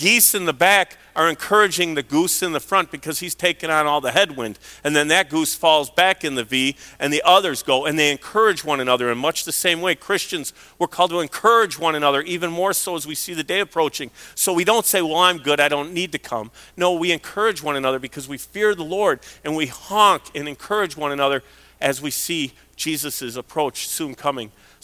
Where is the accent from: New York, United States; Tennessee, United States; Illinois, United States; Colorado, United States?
Illinois, United States; Chicago; Everybody knows I'm from Chicago, so a lot of Bears players were mentioned